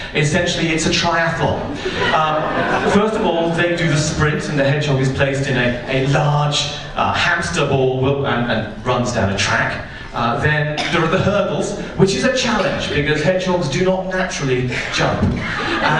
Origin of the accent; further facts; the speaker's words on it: England, United Kingdom; Now, being English, I'm prone to the use of irony and stuff